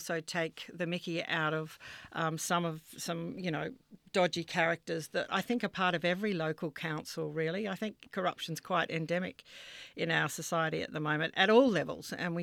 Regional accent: Western Australia, Australia; and I'm from Western Australia.

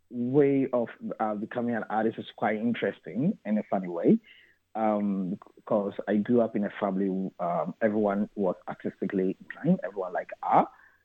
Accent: Ghana; these are the tools that I use that actually links back to my identity as a Ghanaian or an African.

